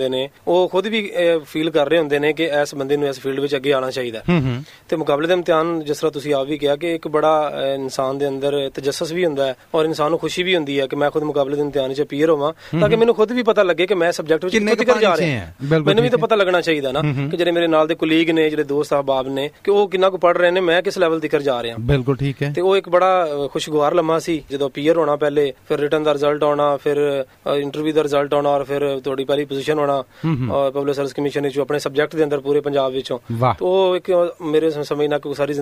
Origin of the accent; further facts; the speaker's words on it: Chak 4R, Punjab, Pakistan; ਤੇ ਮੇਰੀ ਜਿਹੜੀ ਜੰਮਪਲ ਹੈ ਚੌਟ 4R ਇੱਕ ਪਿੰਡ ਹੈਗਾ ਸਾਹੀਵਾਲ ਦੇ ਨੇੜੇ, ਤੇ ਮੇਰਾ ਤਾਲੁਕ ਉੱਥੋਂ ਹੈਗਾ